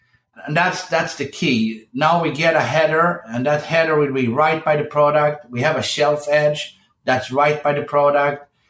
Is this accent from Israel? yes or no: no; Sweden; English is a second language; I grew up in Sweden.